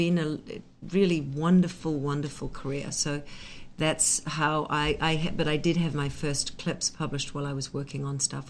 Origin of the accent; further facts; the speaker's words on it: New Zealand; I'm a New Zealander.